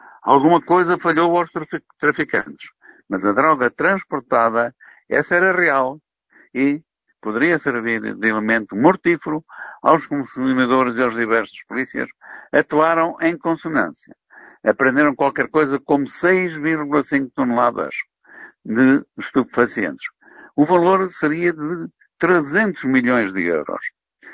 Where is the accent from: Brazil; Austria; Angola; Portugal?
Portugal; como português, e já em idade avançada, regozijamo-nos com as contas públicas do nosso país